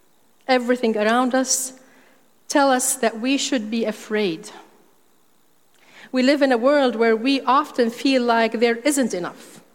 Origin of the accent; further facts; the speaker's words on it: Syria; especially during times of war, as happened in my home country, Syria, and we witnessed